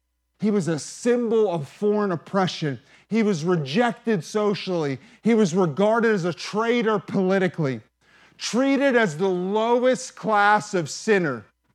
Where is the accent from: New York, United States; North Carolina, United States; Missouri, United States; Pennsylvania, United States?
Pennsylvania, United States; McKeesport; I'm from McKeesport.